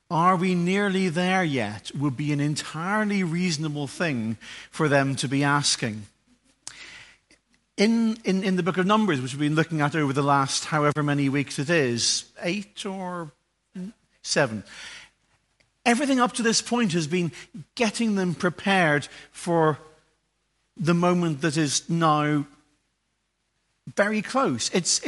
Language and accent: English; Northern Ireland, United Kingdom; growing up in Northern Ireland, most of our relatives lived within 45 minutes' drive of our house.